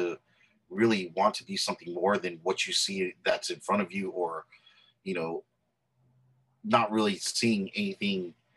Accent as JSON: {"language": "English", "town": "Salinas", "region": "California", "country": "United States", "tie": "born or raised there", "said": "But growing up in Salinas, California, it's a small city. It's basically like Santa Maria. It's a coastal city close to the ocean."}